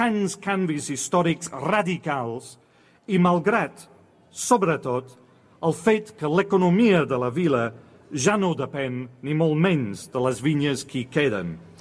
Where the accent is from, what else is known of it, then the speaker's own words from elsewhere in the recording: London, United Kingdom; Catalan is a second language; Vaig néixer i créixer a Londres.